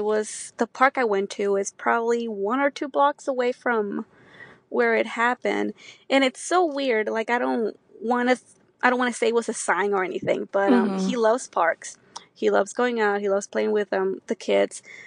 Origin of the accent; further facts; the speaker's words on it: Dallas, Texas, United States; now in Garland, United States; Like, we just say we're from Dallas. Like, technically, I live in Garland.